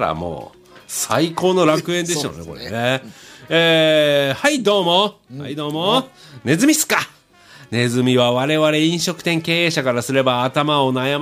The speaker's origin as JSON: {"language": "Japanese", "town": "Yokosuka", "region": "Kanagawa", "country": "Japan", "tie": "born or raised there", "said": "俺ん家もあったよ横須賀、うん、昔は"}